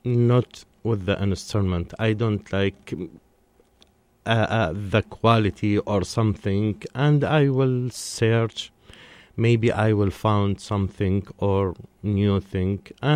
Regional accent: Iraq; English is a second language; now in Lewiston, United States; from Iraq. I come here from the 2nd of February 2016.

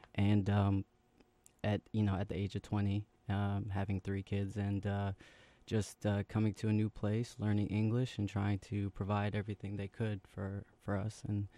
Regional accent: Biddeford, Maine, United States; also born or lived in Somalia; growing up in Biddeford, it's quite the experience. I'm aware that I'm from Somalia, but in Biddeford, it's not really that diverse. So I was seen as African American.

